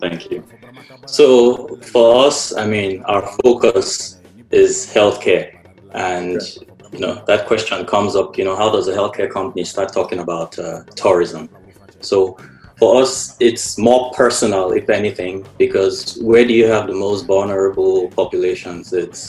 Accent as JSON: {"language": "English", "country": "Nigeria", "moved": "as an adult", "lives_now": "United States", "said": "I'm also a physician. I practice in the state of Georgia in the US. I'm a family physician as well, originally from Nigeria"}